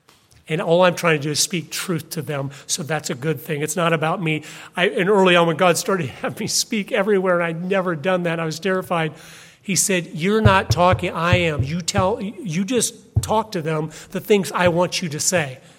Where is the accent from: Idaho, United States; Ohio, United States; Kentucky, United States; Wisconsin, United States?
Idaho, United States; I go, we're from Idaho.